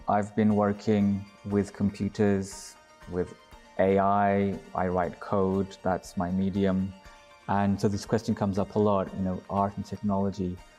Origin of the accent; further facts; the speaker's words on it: Istanbul, Turkey; English is a second language; moved away as an adult; also born or lived in London; now in United States; I was born in Istanbul, Turkey, and I grew up there. I went to university in Turkey, but then I left when I was 21 and I moved to London. And I lived in London for 21 years.